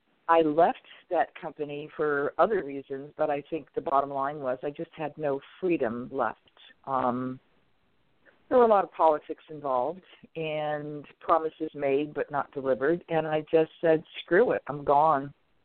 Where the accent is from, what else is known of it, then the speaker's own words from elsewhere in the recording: East Coast, United States; You know, I come from the East Coast. We work hard there.